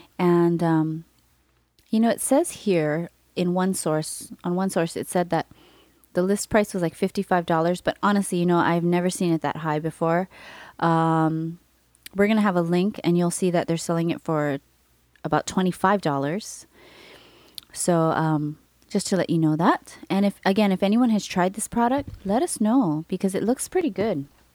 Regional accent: Hawaii, United States; But for us Hawaii folk.

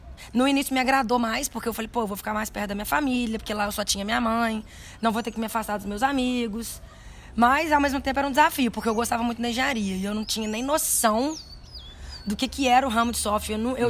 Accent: Juiz de Fora, Minas Gerais, Brazil; also born or lived in Ubá; Nasci aqui em Ubá.

